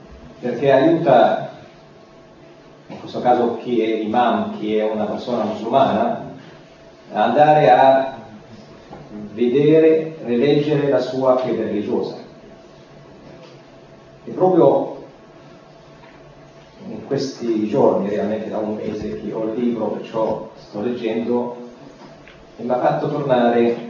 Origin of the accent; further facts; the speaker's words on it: Palestine; Italian is a second language; now in Italy; vengo da cresciuto in una realtà diversa dalla nostra realtà italiana o europea, sono cresciuto, nato in Palestina